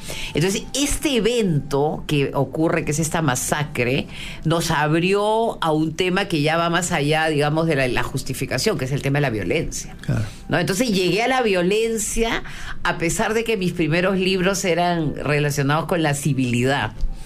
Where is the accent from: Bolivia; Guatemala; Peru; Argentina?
Peru; Entonces yo creo que había que entrar a la guerra no como peruana, sino como una historiadora de la región, ¿no?